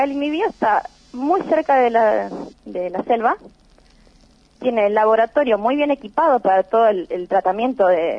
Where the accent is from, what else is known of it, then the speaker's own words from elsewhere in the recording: Buenos Aires, Argentina; soy de provincia de Buenos Aires, y es muy complejo sacar el permiso.